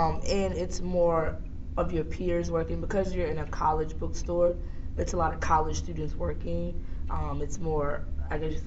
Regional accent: Reedville, Virginia, United States; I'm from Reedville, Virginia.

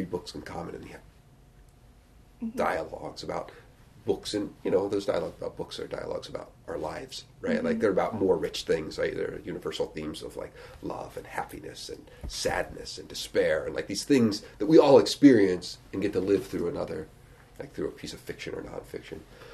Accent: Dayton, Ohio, United States; So I grew up in Dayton, and I could not remember, and I still can't remember, which is sort of disturbing to me

